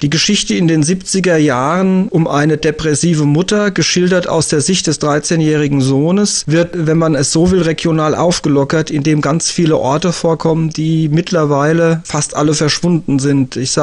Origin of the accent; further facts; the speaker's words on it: Groß-Gerau, Hesse, Germany; Geboren 1966 in Groß-Gerau, aufgewachsen in Groß-Gerau, zeitweise im Ried gelebt, aber ansonsten habe ich mich bis auf Reisen nicht von meinem Wohnort weit entfernt.